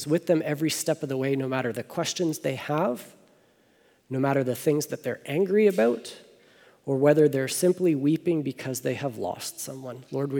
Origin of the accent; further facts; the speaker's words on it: Hamilton, Ontario, Canada; But I grew up in Ontario, and my grandparents had a resort in southern Ontario up in the Muskoka region, which is maybe 4 hours away from where I grew up in Hamilton.